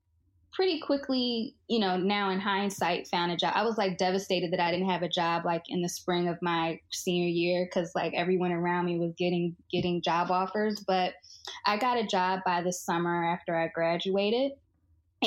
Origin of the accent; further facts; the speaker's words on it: Philadelphia, Pennsylvania, United States; now in New York, United States; Yeah, so I am originally from Philadelphia, so not very far at all from New York, where I currently live. Born and raised in West Philly.